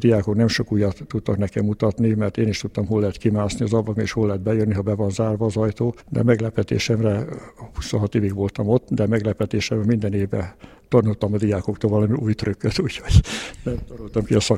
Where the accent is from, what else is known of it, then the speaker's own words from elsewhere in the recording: Hungary; hát a magyar tépességén tanítottam nekik, mikor megtudták, hogy magyar vagyok.